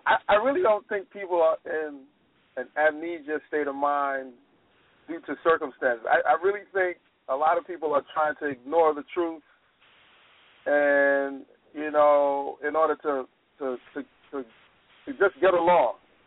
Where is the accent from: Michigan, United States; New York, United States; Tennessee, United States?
New York, United States; also born or lived in Florida; I'm actually from New York, but I just recently moved to, I used to live in Florida for 2 years, and I moved back